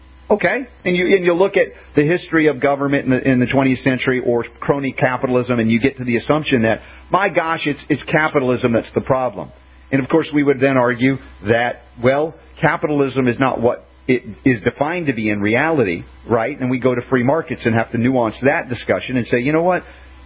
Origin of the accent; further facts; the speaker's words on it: Deep South, United States; I grew up in the Deep South much of my life, back in the 60s and the 70s in particular, or earlier.